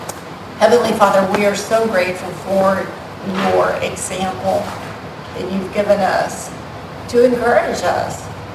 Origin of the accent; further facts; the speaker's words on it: Ohio, United States; I grew up in Ohio. We had all the old cemeteries everywhere.